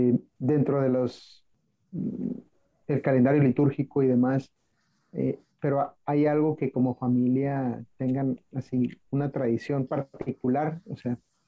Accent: Mexico; iba conduciendo por el país de donde soy originario, México

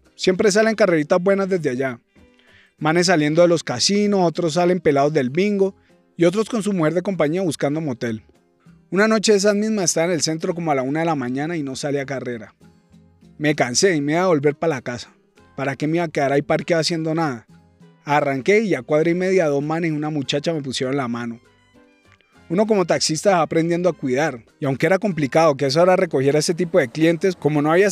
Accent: Cali, Valle del Cauca, Colombia; Nosotros somos de Cali, pero esta historia comienza en el Caquetá.

